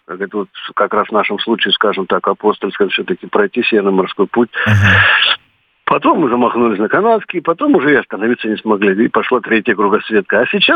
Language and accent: Russian; Moscow, Russia; Ну, вот мы, как бы, москвичи, хотя уходили из Петербурга.